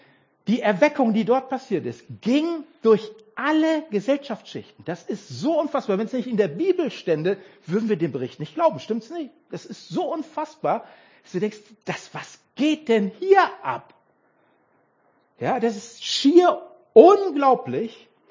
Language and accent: German; North Rhine-Westphalia, Germany; Oder im Ruhrpott, wo ich herkomme.